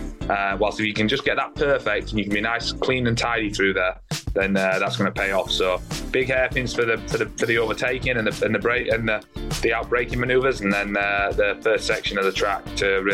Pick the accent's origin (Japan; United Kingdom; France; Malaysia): United Kingdom; England; now in United States; Growing up in England